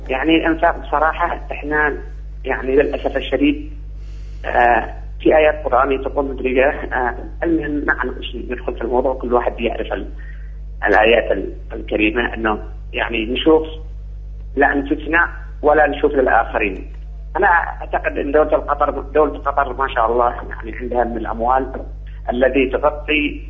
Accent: Yemen; أنا طبعا من اليمن وأحب بلدي

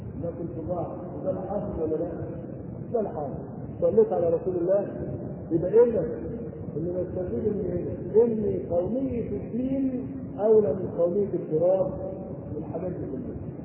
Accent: Egypt; أنا مصري مسلم

